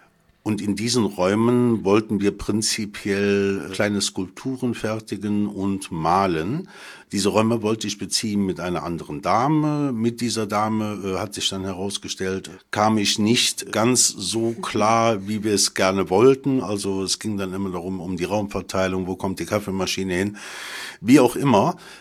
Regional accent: Cologne, North Rhine-Westphalia, Germany; ich stamme aus Köln

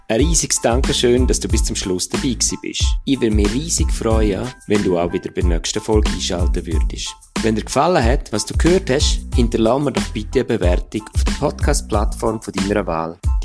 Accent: Switzerland; Ich sehe auch auf LinkedIn, gerade in Deutschland, denkt es mir, ist schon noch mehr oder ist die Sie-Kultur schon noch mehr verbreitet als bei uns in der Schweiz.

